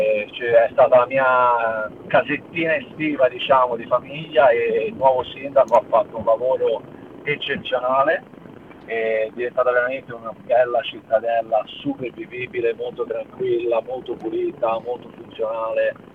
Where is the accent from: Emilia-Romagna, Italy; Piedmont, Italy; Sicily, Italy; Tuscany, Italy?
Tuscany, Italy; Livorno; now in Australia; quando i clienti sentono che sono di Livorno è la prima domanda che mi fanno